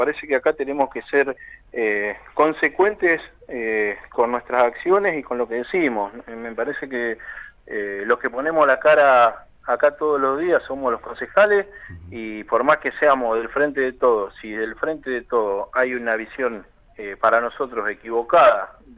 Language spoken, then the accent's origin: Spanish; Carmen de Patagones, Buenos Aires Province, Argentina; que se nos tenga en cuenta que somos gente de Patagones